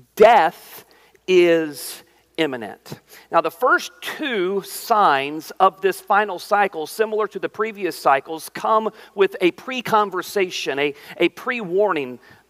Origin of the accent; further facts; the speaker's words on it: Oklahoma, United States; I grew up in Oklahoma. I've seen some really gnarly hailstorms in my life.